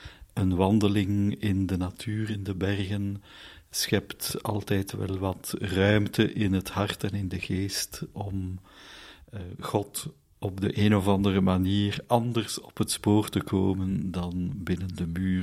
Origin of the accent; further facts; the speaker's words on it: Hainaut, Belgium; Dutch is a second language; Ik ben afkomstig van de Talengrens, een klein dorpje in Henegouwen, heel vlakbij Ronse. Ik heb dus mijn middelbare school in Ronse gedaan, wat verklaart dat ik min of meer iets kan zeggen in het Nederlands.